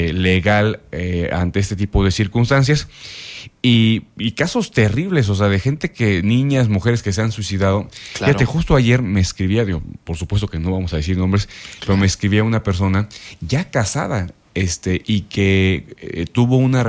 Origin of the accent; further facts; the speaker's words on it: Jalpan, Querétaro, Mexico; Yo el fin de semana estuve en Jalpan, yo soy de Jalpan